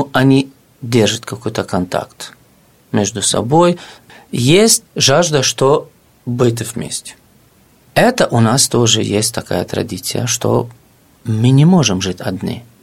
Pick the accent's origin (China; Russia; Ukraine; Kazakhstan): Ukraine; Donetsk, Donetsk Oblast; никогда на протяжении 3 лет не было никакие агрессии, что мы как из Донецка или переселенцы